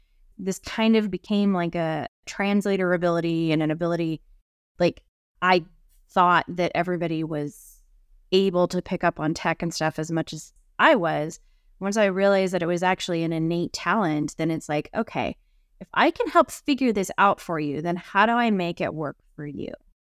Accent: Idaho, United States; You know, I grew up here in Idaho in the mountains, and I am always out hiking or basically planting my butt somewhere in a river.

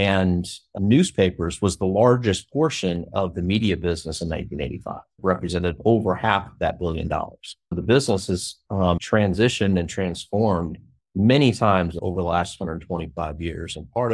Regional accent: Florida, United States; born there; So I was born in Florida.

